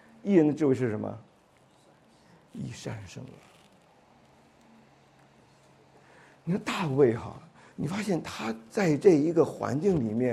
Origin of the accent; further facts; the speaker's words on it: China; 我们中国人呢说这个几两拨千斤来着